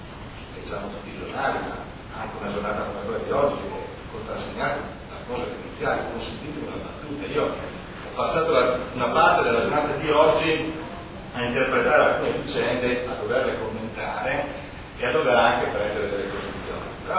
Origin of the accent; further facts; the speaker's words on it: Ivrea, Piedmont, Italy; io sono di Ivrea, quindi conosco le vie, la città